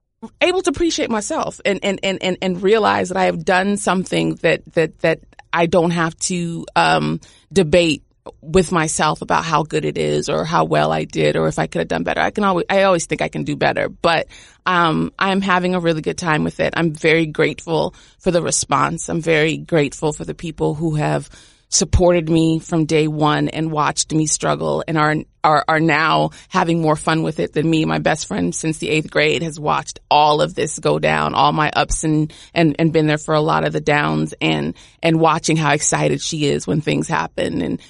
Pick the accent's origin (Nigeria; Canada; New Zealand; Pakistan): Nigeria; I'm going back as a tourist. I have my blue passport. I'm not going back as a Nigerian because I refuse.